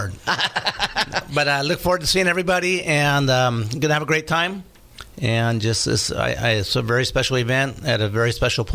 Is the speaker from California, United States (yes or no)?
yes; Sonoma, California, United States; Community involved and in my hometown. So this is going to be a great event for Sonoma Strong.